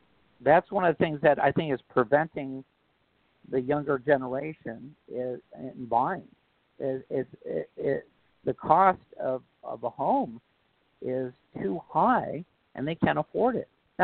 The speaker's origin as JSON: {"language": "English", "region": "California", "country": "United States", "tie": "born or raised there", "said": "I moved from the South Bay to the Inland Empire out in Temecula for quite a long time, and then I moved back. But I saw a lot of people from South Bay, actually a lot of people I grew up with out here"}